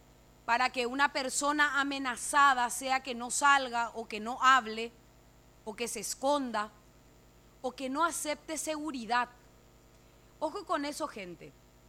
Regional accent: Paraguay; Estoy segura que somos más los paraguayos que anhelamos un país mejor y más seguro.

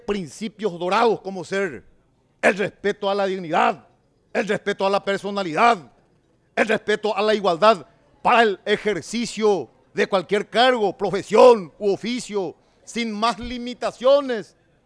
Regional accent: Paraguay; lo hago como ciudadano, como paraguayo.

